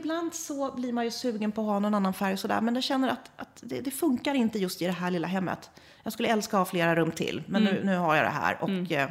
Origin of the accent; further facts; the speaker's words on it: Karlskrona, Blekinge, Sweden; Jag har bott många år som barn i Karlskrona.